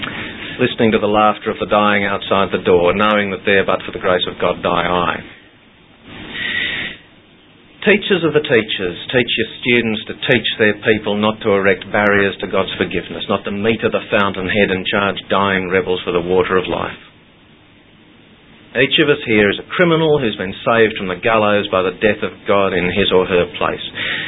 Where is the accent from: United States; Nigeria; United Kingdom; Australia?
Australia; I am an Australian and I rejected it as a child, as a teenager, as a man until my 38th year.